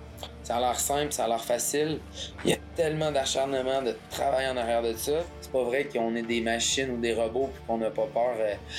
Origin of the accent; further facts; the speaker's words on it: Drummondville, Quebec, Canada; je viens de Drummondville, Québec à la base.